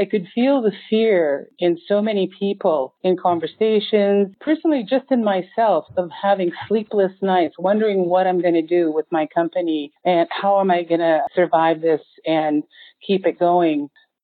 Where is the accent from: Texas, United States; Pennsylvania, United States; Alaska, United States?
Alaska, United States; moved away as an adult; now in Canada; I have been an artist for over 40 years. I am from Alaska, born in Heidelberg, Alaska, but have lived in Canada for 40 years.